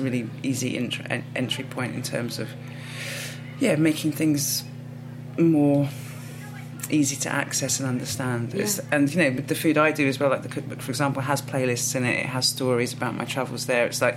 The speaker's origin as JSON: {"language": "English", "country": "United Kingdom", "said": "I'm Irish Ghanaian. So even, like, I can't, I find it difficult to call myself English even, because I'm definitely British."}